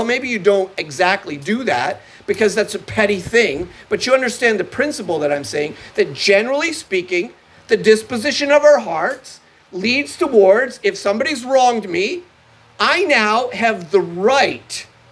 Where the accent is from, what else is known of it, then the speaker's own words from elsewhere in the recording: Muskoka, Ontario, Canada; You can tell I'm from Muskoka.